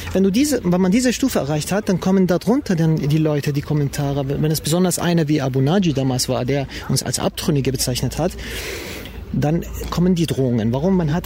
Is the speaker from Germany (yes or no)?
yes; Germany; wir interpretieren uns als deutsche Muslime und nicht irgendwie als Iraner oder Türken oder arabische Muslime, sondern wirklich als deutsche Muslime